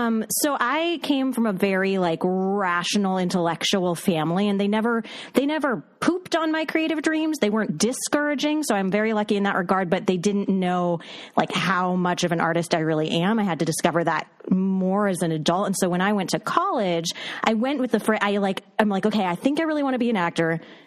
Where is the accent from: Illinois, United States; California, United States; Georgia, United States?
California, United States; Yeah. Yeah. Bay Area.